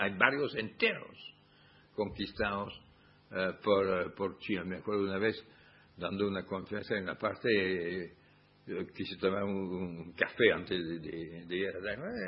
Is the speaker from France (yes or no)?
yes; France; Spanish is a second language; incluso hay cosas que casi no se nota en mi país, es extraordinario. Durante la primera mitad de la primera parte del siglo XX, el porcentaje de población inmigrada en Francia